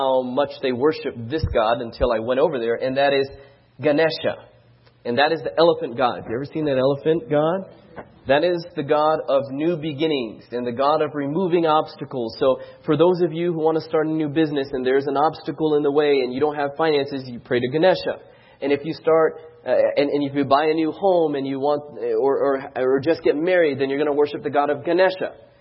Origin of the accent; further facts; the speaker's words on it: Philippines; And we don't speak Chinese. We're Filipino.